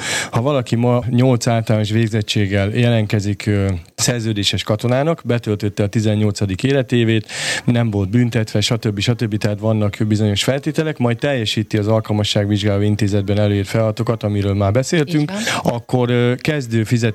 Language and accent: Hungarian; Somogy, Hungary; Én Somogy megyéből származom, és ott nagyon szép erdők vannak.